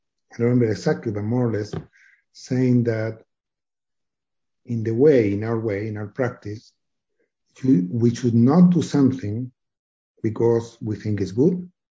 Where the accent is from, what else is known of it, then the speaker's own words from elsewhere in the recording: Chile; English is a second language; for me, I'm from Chile, so the language is not the same as growing up here.